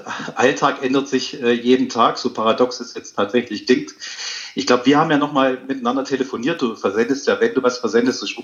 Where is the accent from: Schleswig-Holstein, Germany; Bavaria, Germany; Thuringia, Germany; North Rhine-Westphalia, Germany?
Thuringia, Germany; Bad Langensalza; born there; Also ich bin Geschäftsführer eines Diakonieverbundes in Nordsachsen. Gebürtig in Bad Langsalza, hat es mich dann doch irgendwann mal in die Ferne gezogen.